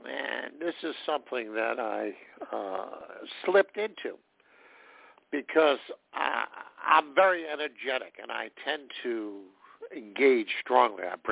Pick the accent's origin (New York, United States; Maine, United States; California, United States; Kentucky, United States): New York, United States; for me, the holiday, since I'm from New York, always has in and of itself a whole celebration aspect